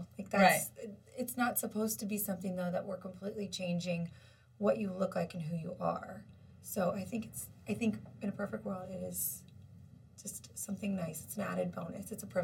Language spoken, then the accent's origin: English; Kansas, United States; now in Scottsdale, United States; working in a hospital in Kansas. I'm from Kansas.